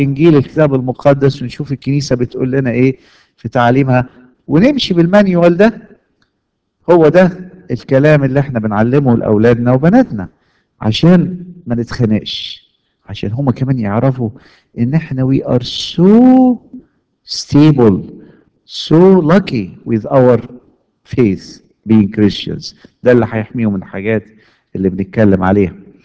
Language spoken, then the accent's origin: Arabic; Egypt; now in United States; most of us came from Egypt with this belief system ان احنا الطريقة المصرية